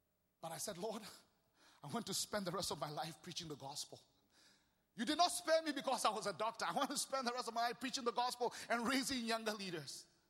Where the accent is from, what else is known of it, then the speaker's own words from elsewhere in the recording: Ghana; I come from Ghana, West Africa.